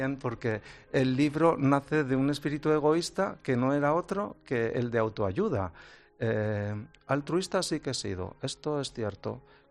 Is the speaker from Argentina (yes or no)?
no; Sabiñánigo, Aragon, Spain; Todo el mundo me conoce en mi pueblo, en Sabiñánigo